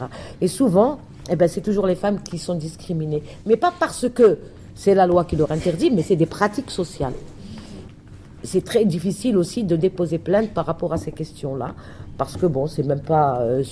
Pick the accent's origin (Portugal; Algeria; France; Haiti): Algeria; Kabylie; moi je suis de Kabylie, donc je sais ce que je dis.